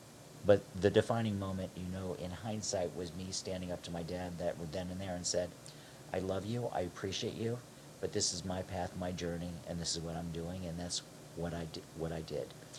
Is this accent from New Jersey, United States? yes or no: no; Cleveland, Ohio, United States; I'm a kid from Cleveland. I was at Florida State